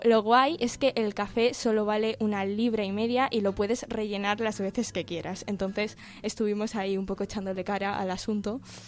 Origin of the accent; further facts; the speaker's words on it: Spain; yo soy muy de España, porque como en mi casa, en ningún sitio he comido